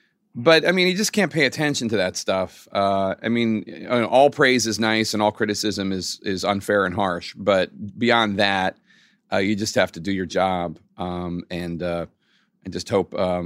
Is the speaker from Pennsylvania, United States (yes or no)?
yes; Philadelphia, Pennsylvania, United States; We used to, in growing up in Philly, we had, on the streets of Philly, on Carpenter Street, we would open the hydrant sometimes during the summer.